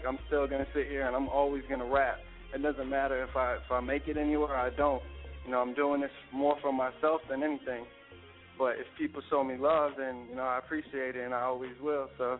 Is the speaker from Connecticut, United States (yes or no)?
yes; New London, Connecticut, United States; I was born in New London, Connecticut, and I pretty much came back to establish my name with my hometown.